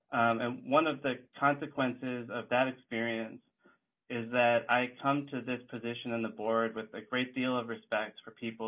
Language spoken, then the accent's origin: English; Moorhead, Minnesota, United States; I am a native Minnesotan. I grew up in Moorhead, went to college at Augsburg College in Minneapolis, went to law school at the University of Minnesota Law School.